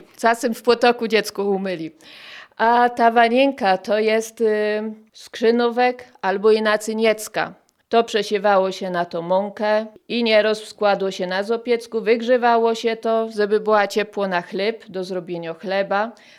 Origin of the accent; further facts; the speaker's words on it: Rzepiennik, Lesser Poland, Poland; Tak, ja jestem Rzepiocką z krwi i kości. Moje dziady, moi rodzice właśnie pochodzą tutaj z tych stron. Ja się tu urodziła, tu mieszkam.